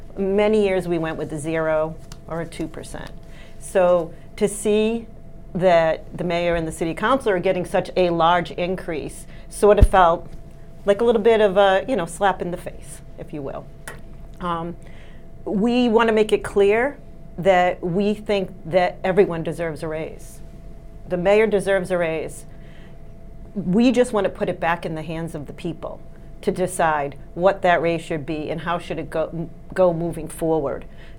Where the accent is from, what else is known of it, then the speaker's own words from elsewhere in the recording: Quincy, United States; So I was born and raised in Quincy, went through all the Quincy public schools, left for a little while, raised my family, and moved back 3 years ago.